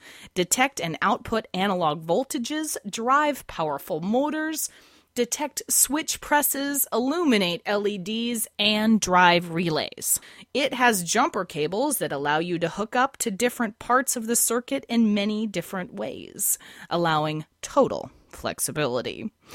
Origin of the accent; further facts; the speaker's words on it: Portland, Oregon, United States; That took place last weekend in my hometown of Portland, Oregon.